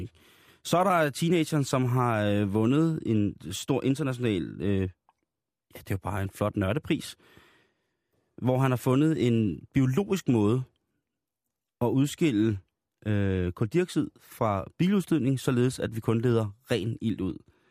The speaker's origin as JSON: {"language": "Danish", "town": "Roskilde", "region": "Zealand", "country": "Denmark", "tie": "born or raised there", "said": "Vi skal faktisk tilbage til min hjemstavn, Roskilde."}